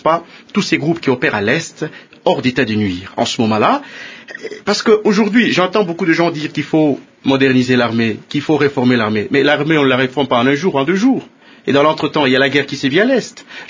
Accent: DR Congo; mais je crois que nous, en tant que Congolais, nous avons le droit d'aller plus loin, n'est-ce pas?

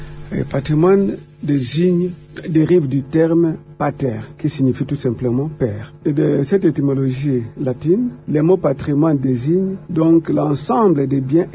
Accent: DR Congo; nous disons aujourd'hui que nous sommes Congolais.

